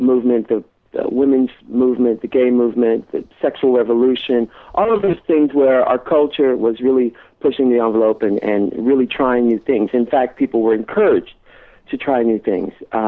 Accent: San Diego, California, United States; when I was growing up in San Diego, I would go to the beach on the bus because we didn't live near the beach.

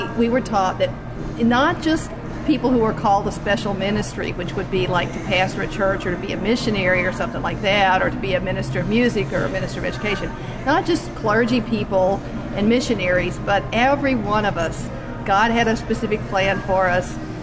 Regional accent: Somerset, Kentucky, United States; also born or lived in Owensboro; I was actually born in Owensboro, Kentucky, but most of the story from my childhood is set in Somerset, Kentucky, a little town in the foothills of the Appalachian Mountains.

